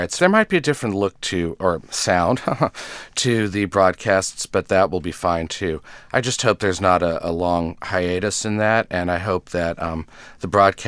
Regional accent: Los Angeles, California, United States; I'm from Los Angeles, which was not a hotbed of culture in those days.

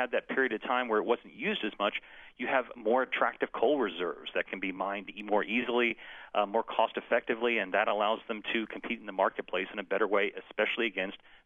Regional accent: West Virginia, United States; literally people hurting when you look at eastern Kentucky and also in my home state of West Virginia.

